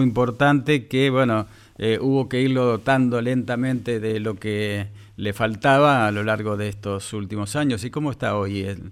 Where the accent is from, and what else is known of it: Argentina